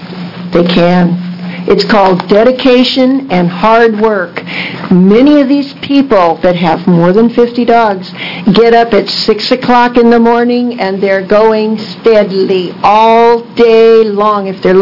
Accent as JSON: {"language": "English", "town": "Medford", "region": "Oregon", "country": "United States", "said": "I'm from Medford, Oregon, so I've really traveled."}